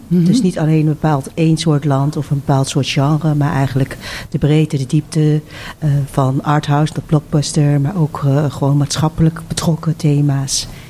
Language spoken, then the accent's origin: Dutch; Netherlands; omdat ik zelf uit Nederland kom en hier ben geboren, getogen